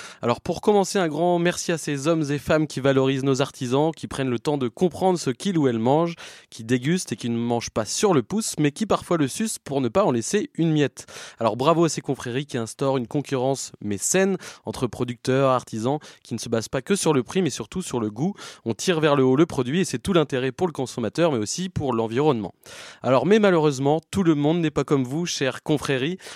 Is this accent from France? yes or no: yes; Briouze, Normandy, France; Petite dédicace, je viens de Briouze, c'est pour ça que je le cite.